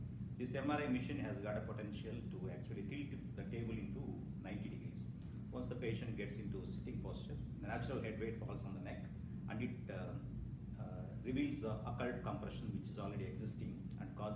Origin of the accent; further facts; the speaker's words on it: South India, India; English is a second language; Yeah, so I am from India. So I basically come from south part of India.